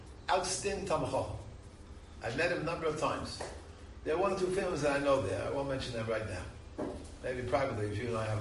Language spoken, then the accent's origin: English; Bronx, New York, United States; also born or lived in Providence, Rhode Island; I grew up in the Bronx, New York. New York, you ever heard of New York City?